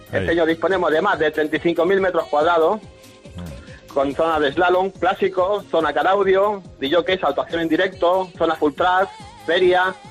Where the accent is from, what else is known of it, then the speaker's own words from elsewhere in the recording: Blanes, Catalonia, Spain; Yo soy de Blanes